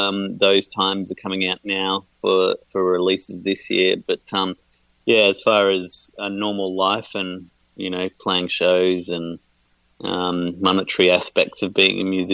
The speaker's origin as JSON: {"language": "English", "town": "Brisbane", "region": "Queensland", "country": "Australia", "tie": "born or raised there", "lives_now": "Melbourne, Australia", "said": "Melbourne's home. I grew up in Brisbane"}